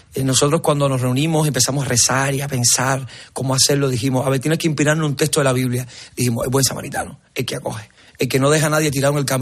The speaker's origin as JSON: {"language": "Spanish", "country": "Cuba", "moved": "yes", "said": "porque todos, para nadie es un secreto que todos los cubanos cuando salimos de Cuba salimos con un daño antropológico, un daño humano."}